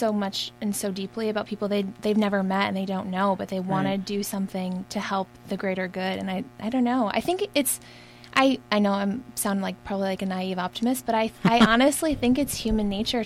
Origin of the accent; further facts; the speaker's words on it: East Coast, United States; moved away as an adult; We came from the East Coast and did the ride. And about halfway through the ride, I was like, this is the best thing I've ever done in my entire life. Mm-hmm. And I signed up for the following year. When I got back home to the East Coast, I quit my job and I moved out here.